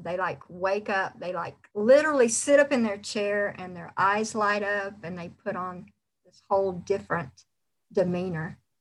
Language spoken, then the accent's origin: English; Douglas, Georgia, United States; I am from the South, in case you can't tell. I'm actually from a little small town off the beaten path called Douglas, Georgia.